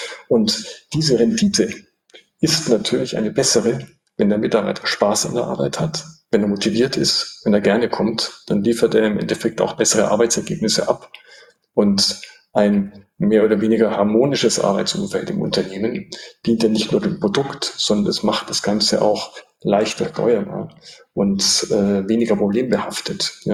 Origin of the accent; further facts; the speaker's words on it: Munich, Bavaria, Germany; ich bin in München aufgewachsen, geboren und aufgewachsen. Und meine Eltern kamen aus dem Oberpfälzer Raum und aus dem Sudetenland. Das heißt, meine Mutter war Kind von Flüchtlingen